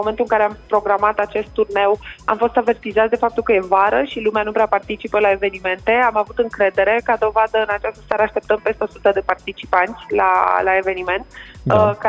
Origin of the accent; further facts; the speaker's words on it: Moldavia, Romania; Și eu sunt născută și crescută în Moldova.